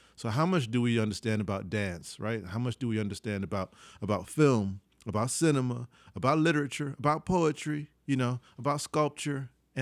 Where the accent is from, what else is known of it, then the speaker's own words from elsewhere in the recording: Houston, Texas, United States; I grew up in Houston, Texas, and my parents collected a lot of work. So I had a house full of lots of pottery by Texas-based artists